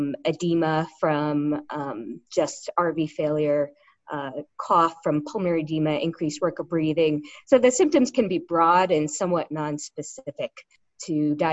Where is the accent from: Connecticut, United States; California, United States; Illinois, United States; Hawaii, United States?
Connecticut, United States; now in Utah, United States; I grew up in Connecticut, and then I did my undergraduate schooling in New Hampshire, and then medical school in Connecticut again, residency in Connecticut, then came out to Utah for cardiology fellowship.